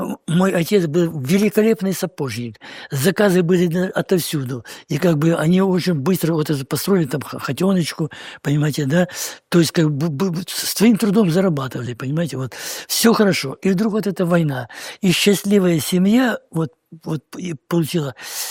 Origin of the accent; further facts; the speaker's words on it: Dyadkovskaya, Krasnodar Krai, Russia; Я родился и вырос в многодетной семье. На Кубани, станица Дядьковская, Кореновского района. Я черноморский казак.